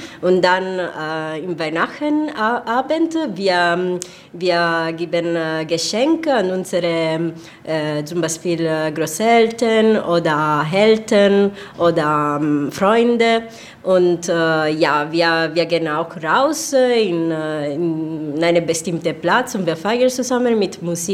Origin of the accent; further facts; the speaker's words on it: Sicily, Italy; German is a second language; Ich komme aus Sizilien, Süditalien.